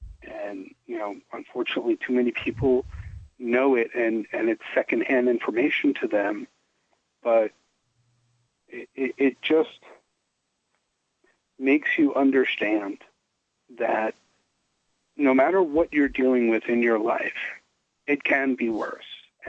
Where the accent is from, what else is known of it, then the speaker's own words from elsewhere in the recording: New York City, New York, United States; not just as a New Yorker, but as a human